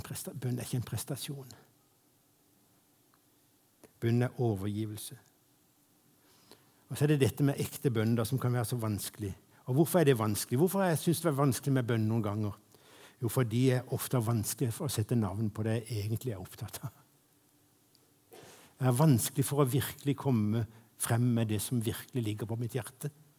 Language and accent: Norwegian; Kristiansand, Agder, Norway; hjemme i Kristiansand på Lund, en bydel i Kristiansand.